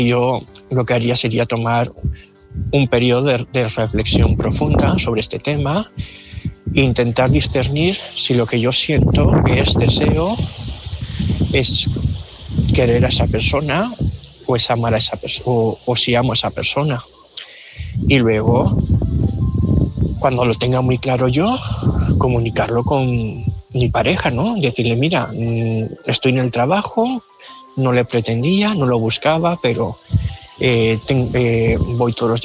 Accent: Gandia, Valencian Community, Spain; de Gandía.

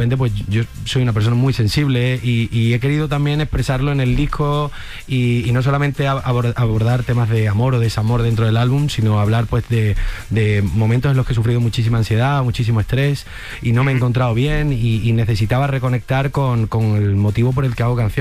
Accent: Andalusia, Spain; no hay nada más andaluz y más de mi tierra, ¿no?, que un azulejo.

